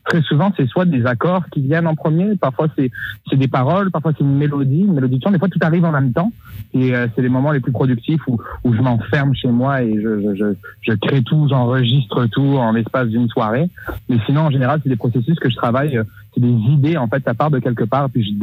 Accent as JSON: {"language": "French", "region": "south of France", "country": "France", "lives_now": "Montreal, Canada", "said": "moi, je viens de France à la base, du sud de la France, puis j'ai déménagé il y a 7 ans à Montréal"}